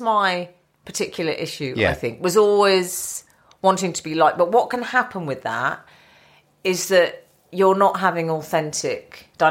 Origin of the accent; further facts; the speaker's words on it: London, United Kingdom; Well, I grew up in North London